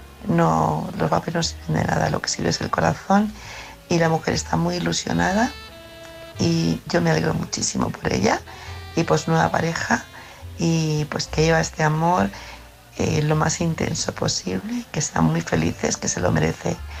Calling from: Madrid, Community of Madrid, Spain; de Madrid

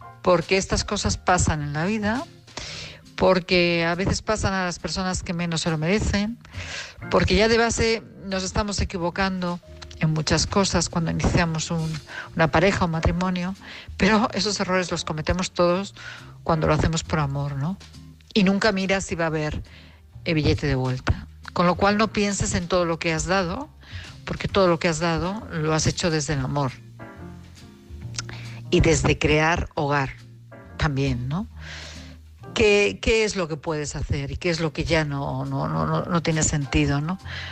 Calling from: Madrid, Community of Madrid, Spain; de Madrid.

